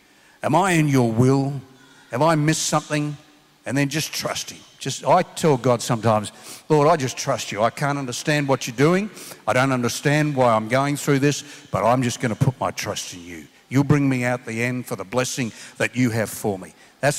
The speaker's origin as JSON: {"language": "English", "town": "Sydney", "region": "New South Wales", "country": "Australia", "tie": "born there", "said": "I was born in Sydney and the company I work for there transferred me to Melbourne."}